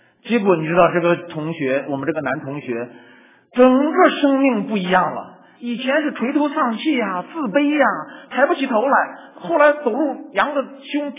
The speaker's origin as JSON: {"language": "Chinese", "region": "Hebei", "country": "China", "tie": "born or raised there", "also_born_or_lived": "Beijing", "moved": "as an adult", "said": "你看我生在北京，然后七岁的时候回河北乡下，到18岁又当兵回到北京回到北京。"}